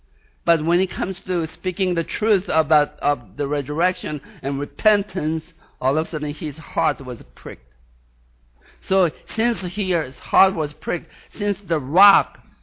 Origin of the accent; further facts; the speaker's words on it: Sweden; accent: Swedish; English is a second language; Because it's not because of my Swedish accent.